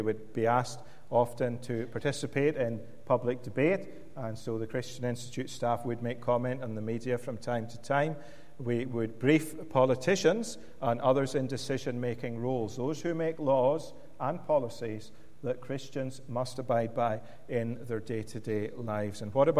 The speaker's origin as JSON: {"language": "English", "region": "Scotland", "country": "United Kingdom", "tie": "born there", "said": "I am a Scotsman by birth, as you have heard"}